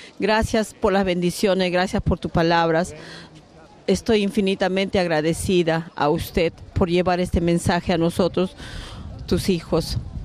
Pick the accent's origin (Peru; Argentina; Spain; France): Peru; now in Sweden; Buenas tardes, soy de Perú y estoy muy agradecida